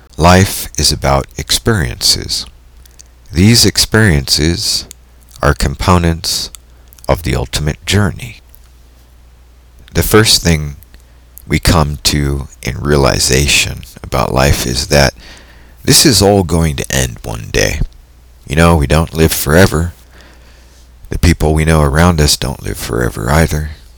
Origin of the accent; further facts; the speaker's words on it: California, United States; Alrighty, so now that I'm back from Nevada and in my home state of California, it's all back to working the big switchboard